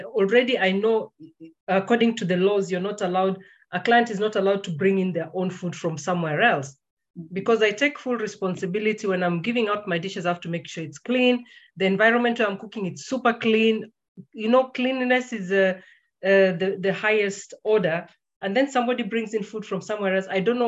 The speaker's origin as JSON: {"language": "English", "country": "Kenya", "said": "But the person just assumes that this is a Kenyan, and me being a Kenyan, Ebu, I can also bring in food from a Chinese restaurant."}